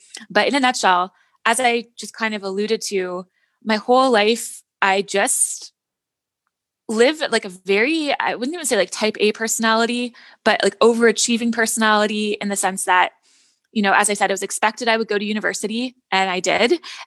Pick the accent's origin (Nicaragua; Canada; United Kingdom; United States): Canada; also born or lived in Netherlands; So, I'm from Canada. I grew up here and then I moved to the Netherlands for my postgrad work. So my master's and PhD, lived there for about 7 years